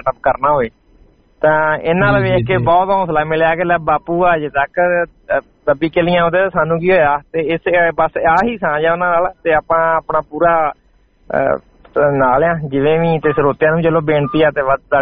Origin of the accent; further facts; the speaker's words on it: Tarn Taran, Punjab, India; ਮੈਂ ਤਰਨ ਤਾਰਨ ਤੋਂ ਹਾਂ ਤੇ ਮੈਂ ਇੱਥੇ ਜਦੋਂ ਕਲੇਟਰਨ 2007 ਚ ਆਇਆ ਸੀਗਾ